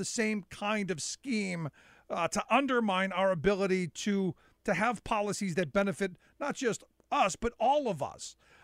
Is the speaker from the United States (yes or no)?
yes; Cleveland, Ohio, United States; I grew up in Cleveland during the height of the steel industry with lead gasoline and smog and acid rain.